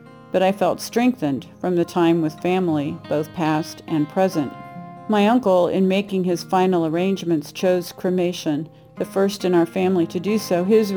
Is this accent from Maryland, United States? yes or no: no; Dodge City, Kansas, United States; from Dodge City, Kansas.